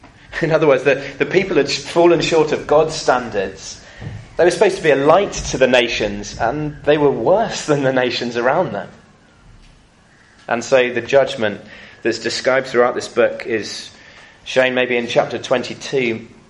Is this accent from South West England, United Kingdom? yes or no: yes; South West England, United Kingdom; As I said, I grew up in Cornwall as well.